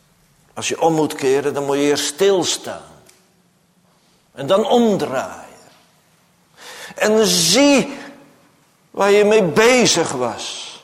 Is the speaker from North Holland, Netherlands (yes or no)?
yes; Amsterdam, North Holland, Netherlands; ik kom uit Amsterdam. Ik kom niet hier uit een degelijke provincie waar de Veluwe op ligt.